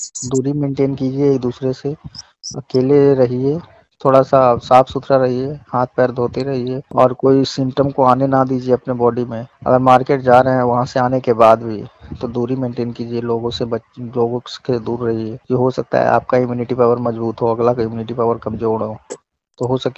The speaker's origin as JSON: {"language": "Hindi", "town": "Nagarnausa", "region": "Bihar", "country": "India", "said": "मैं अभी नगरनौसा, नालंदा जिला का नगरनौसा एक ब्लॉक है, वहीं का रहने वाला हूँ।"}